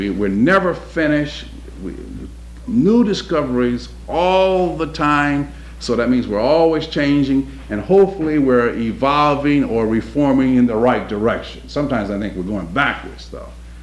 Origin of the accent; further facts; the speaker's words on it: Detroit, Michigan, United States; I grew up in Detroit in a very segregated community, and in my community there was a wall that separated us from another community.